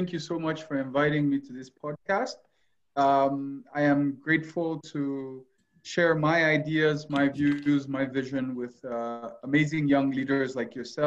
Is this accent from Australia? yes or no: no; Guinea; now in Kenya; I am from Guinea. I live in Kenya. I've been here for the past 6 years, in and out between Guinea, Kenya, Ghana, Nigeria.